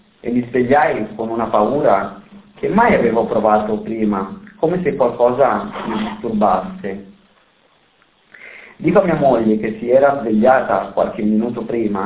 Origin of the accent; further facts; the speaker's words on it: Erice, Sicily, Italy; born there; sono nato a Erice il 31 ottobre 1977